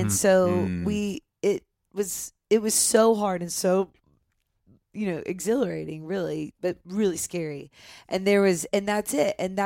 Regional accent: Nashville, Tennessee, United States; I grew up here in Nashville and saw firsthand my dad's producer.

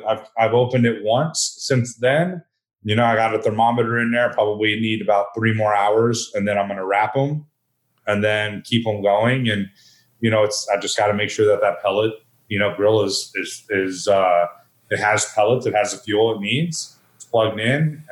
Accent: Texas, United States; I grew up, you know, with my dad cooking on Traeger, and we're again from Texas, and you know, a lot of barbecue and smoking meats is what we did growing up, especially on the weekends.

